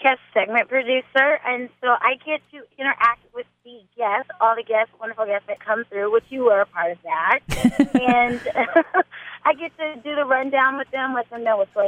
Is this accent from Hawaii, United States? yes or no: yes; Hawaii, United States; also born or lived in Germany; I was raised in Hawaii and born in Germany.